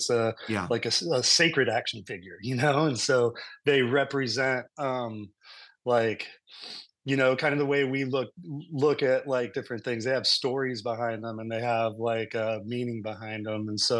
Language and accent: English; Texas, United States; But I grew up in Texas and had Southwest Native American influences all around me.